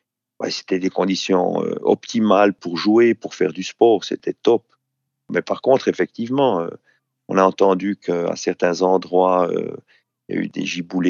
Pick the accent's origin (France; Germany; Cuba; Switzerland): Switzerland; c'est vrai qu'on est parti de Suisse où il faisait une trentaine de degrés. Et puis, on arrive ici où depuis maintenant bientôt une dizaine de jours, on est à des conditions météo qui sont plutôt l'automne, voire la fin de l'automne chez nous, quoi.